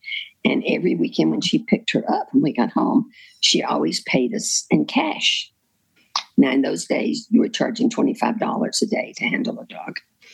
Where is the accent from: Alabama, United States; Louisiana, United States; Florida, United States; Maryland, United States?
Alabama, United States; also born or lived in England; Well, you know, I was born and raised in Alabama.